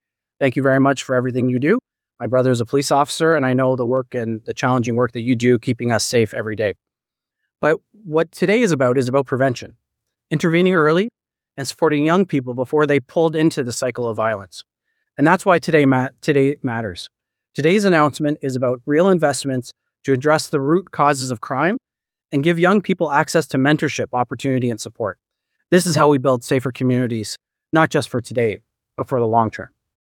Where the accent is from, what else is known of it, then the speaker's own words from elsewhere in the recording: Toronto, Ontario, Canada; So I was born right here in Rexdale, and this community has shaped who I am.